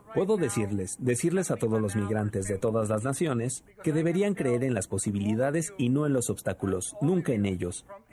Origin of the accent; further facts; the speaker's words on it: Mexico; Y como mexicano, recibir esa estrella es un gesto y ningún gesto.